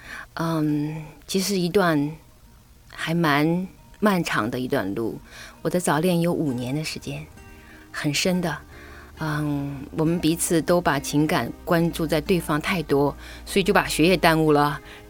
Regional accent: China; 我小的时候生活的环境呢，我在农村长大的时候啊，是我们乡间有很多民间习俗

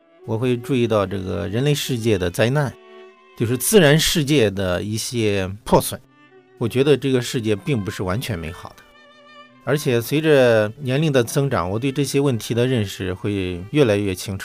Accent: Beijing, China; 我从北京来。

